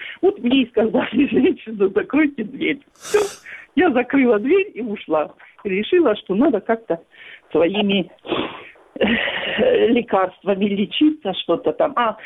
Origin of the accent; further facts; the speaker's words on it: Krasnoperekopsk, Crimea, Ukraine; Здравствуйте, я из Красноперекопска, бывшая учительница.